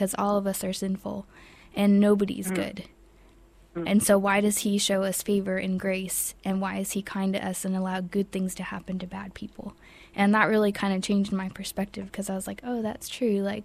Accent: San Jose, California, United States; I grew up in San Jose, California.

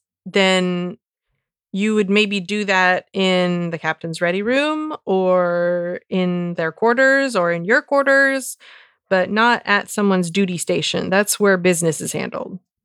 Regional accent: Oklahoma, United States; And I know that because I'm from Oklahoma.

